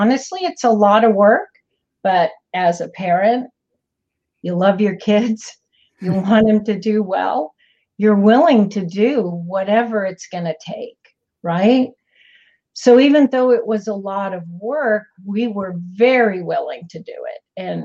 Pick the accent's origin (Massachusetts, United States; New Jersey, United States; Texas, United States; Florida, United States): Massachusetts, United States; Boston; Well, I'm from Boston. How convenient is that?